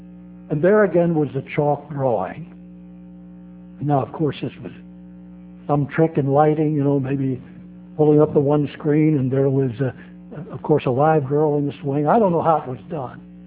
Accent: Hanover, Pennsylvania, United States; I grew up in Hanover, Pennsylvania, 7 miles from the Mason-Dixon line, the border with Maryland, about 40-some miles from the city of Baltimore.

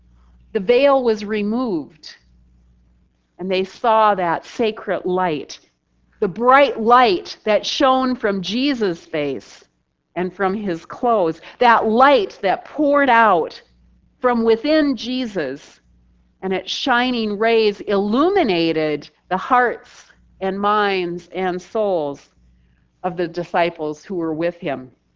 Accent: South Dakota, United States; Where I grew up in South Dakota is a few hundred miles from the holy hills called Pahasapa, or in English, the Black Hills.

